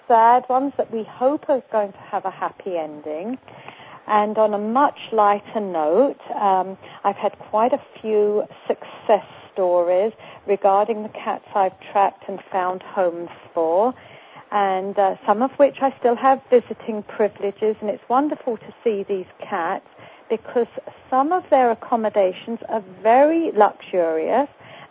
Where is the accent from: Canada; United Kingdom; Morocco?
United Kingdom; England; now in United States; when I came from England, I couldn't believe how wicked you Americans were keeping animals in crates.